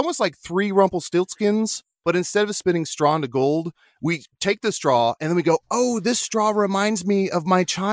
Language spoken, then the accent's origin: English; Chicago, Illinois, United States; And we're three friends from Chicago.